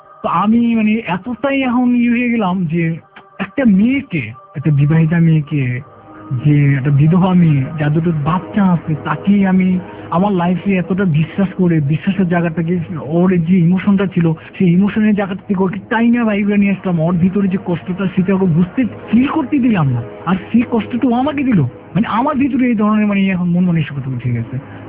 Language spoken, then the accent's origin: Bangla; Dhaka, Dhaka Division, Bangladesh; আমি চিটাগংয়ের ভাষায় কথাগুলো বুঝতেছিলাম না। তো আমাকে জিজ্ঞাসা করছি তোমার বাড়ি কোথায়, তা বলতেছি যে আমার বাড়ি ঢাকা।